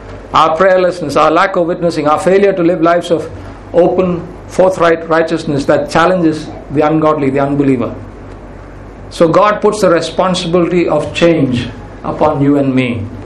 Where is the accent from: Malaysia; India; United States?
India; And speaking as an Indian citizen, I would say that India has never needed healing more desperately at any time in history than it does now.